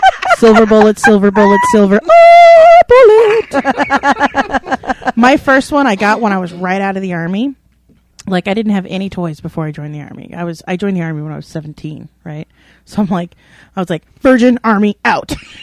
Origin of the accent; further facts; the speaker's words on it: Ireland; And my two pals here can make fun of those damn mix because I'm Irish. And don't you forget it either.